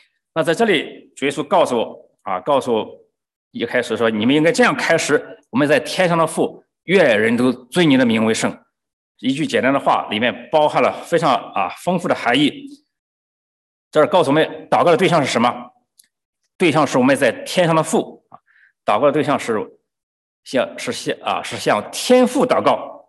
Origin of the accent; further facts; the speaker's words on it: China; 特别我们中国人，我们起名字都不是随随便便的